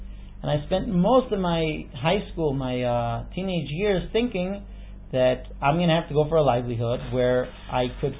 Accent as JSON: {"language": "English", "country": "United States", "tie": "born or raised there", "said": "I'm an American. I mean, I grew up in the United States, so I'm talking about myself."}